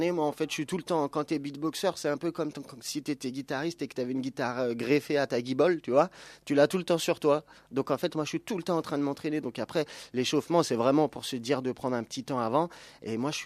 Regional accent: Lyon, Auvergne-Rhône-Alpes, France; Ça s'est enchaîné, parti 10h du matin, arrivé 15h, moi je viens de Lyon.

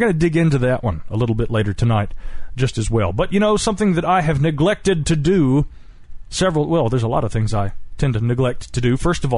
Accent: North Carolina, United States; me being from North Carolina, I guess we had a lot to talk about. We're both from the South

